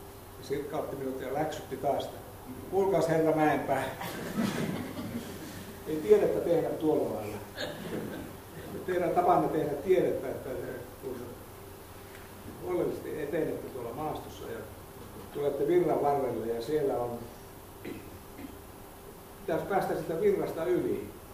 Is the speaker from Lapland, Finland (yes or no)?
yes; Inari, Lapland, Finland; minä olin syntynyt ja kasvanut Inarissa ja sitten työskentelin koulupoikana Muttusniemen koeasemalla siellä Muttusjärven rannalla.